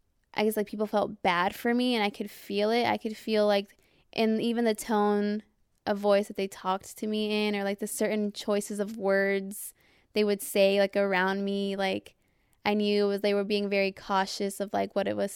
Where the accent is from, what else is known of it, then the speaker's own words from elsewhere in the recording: Stockton, California, United States; And I mean, growing up in Stockton, you kind of just have like your own little bubble of how things are.